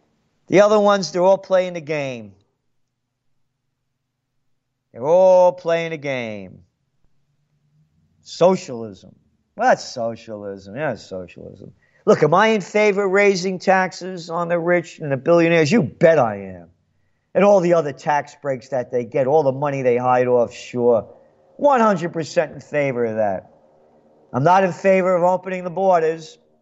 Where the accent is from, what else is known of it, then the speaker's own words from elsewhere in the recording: Yonkers, New York, United States; also born or lived in Bronx, United States; And that's a book about growing up in New York, born in the Bronx, moved to Yonkers, what it was like being an Italian kid